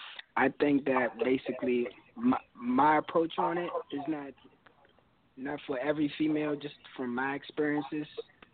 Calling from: Washington, District of Columbia, United States; Hey, I'm all right. I'm calling from Washington, D.C.

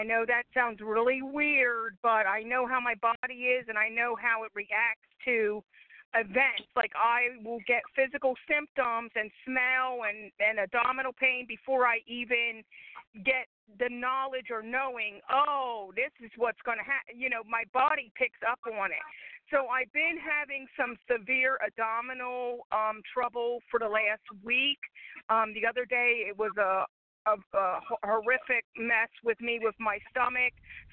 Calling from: Philadelphia, Pennsylvania, United States; I'm calling from Philadelphia, PA.

